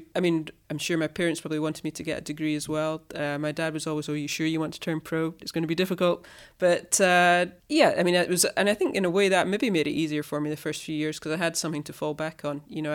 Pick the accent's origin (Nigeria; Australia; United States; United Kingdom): United Kingdom; Scotland; being Scottish